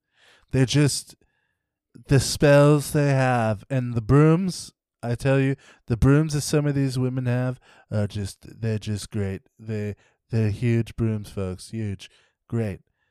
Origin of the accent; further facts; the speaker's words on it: New Jersey, United States; there is just something about even growing up in New Jersey, like we have a lot of woods and nature that's like interesting